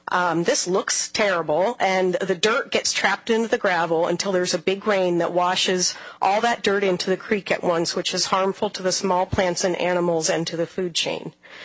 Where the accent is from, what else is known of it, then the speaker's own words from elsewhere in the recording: Bellevue, United States; I'm from Bellevue